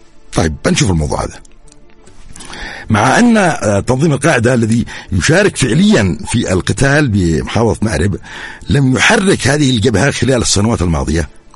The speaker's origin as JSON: {"language": "Arabic", "country": "Yemen", "said": "يقولون متواجد عندنا في اليمن"}